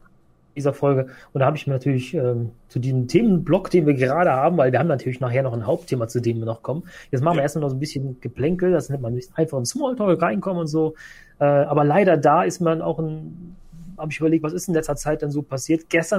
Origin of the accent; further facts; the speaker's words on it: Cologne, North Rhine-Westphalia, Germany; aber ich natürlich als Kölner